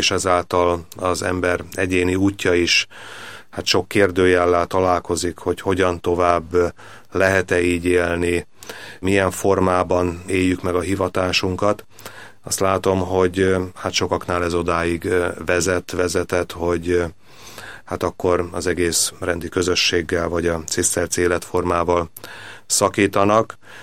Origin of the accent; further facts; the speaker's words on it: Békés, Hungary; Én egy Békés megyei kis faluból származom, ahol hát mondjuk nem volt annyira vallásos a közeg